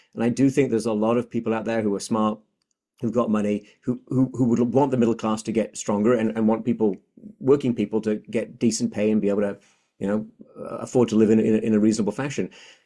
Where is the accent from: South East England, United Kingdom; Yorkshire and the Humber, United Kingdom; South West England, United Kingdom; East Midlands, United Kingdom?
Yorkshire and the Humber, United Kingdom; Sheffield; I'm from Sheffield